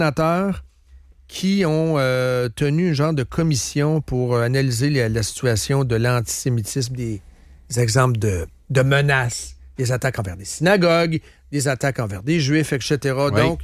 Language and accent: French; Quebec, Canada; Et nous autres, on est Québécois, on est ici